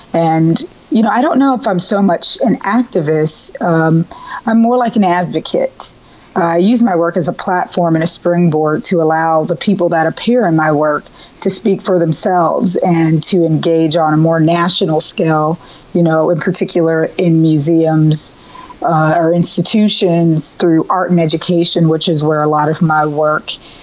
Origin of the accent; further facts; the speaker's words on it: Braddock, Pennsylvania, United States; growing up in my hometown of Braddock.